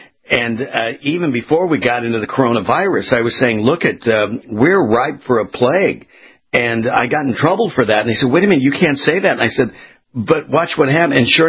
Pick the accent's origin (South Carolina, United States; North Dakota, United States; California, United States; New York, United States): California, United States; Los Angeles; particularly as it relates to my hometown in Los Angeles.